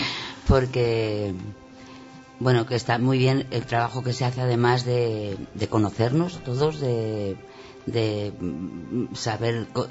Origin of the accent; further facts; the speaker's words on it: Madrid, Community of Madrid, Spain; Creo que es con otra niña que de las Danaides, que también es de Madrid, creo que somos las únicas que no somos extremeñas